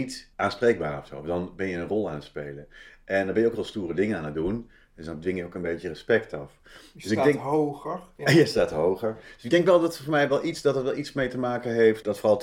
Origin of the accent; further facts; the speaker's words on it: Berkel-Enschot, North Brabant, Netherlands; moved away as an adult; also born or lived in Tilburg; Nee, ik ben geboren in Brabant, in Tilburg en opgegroeid in Berkel-Enschot. Dat is een klein dorpje naast Tilburg en daar ben ik gewoon tot mijn 18e gebleven.